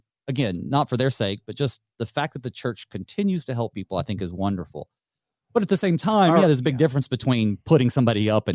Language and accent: English; St. Louis, Missouri, United States; And I was from St. Louis, and he was from Fort Wayne.